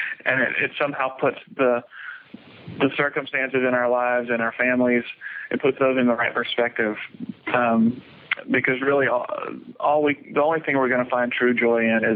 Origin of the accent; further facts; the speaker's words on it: Lake Charles, Louisiana, United States; moved away; also born or lived in Houston; I grew up in Louisiana in Lake Charles, moved to Houston, and after going to college for a couple of years, I ended up finishing school in Houston